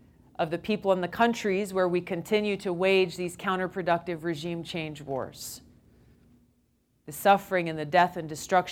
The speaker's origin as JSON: {"language": "English", "region": "Hawaii", "country": "United States", "tie": "born or raised there", "said": "We look back to a lot of folks from my home state who were very much affected during World War II with the mass internment of Japanese Americans. We had families in Hawaii who were literally torn apart"}